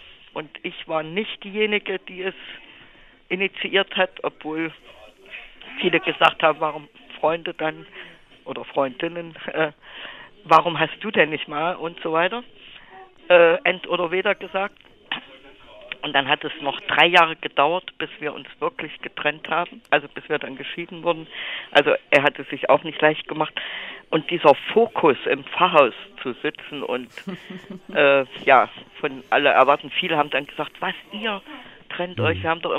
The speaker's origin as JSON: {"language": "German", "town": "Jena", "region": "Thuringia", "country": "Germany", "said": "wir kommen aus Jena und ich bin jetzt in Eisenach gelandet, weil da die meisten Enkel waren und drei meiner Kinder."}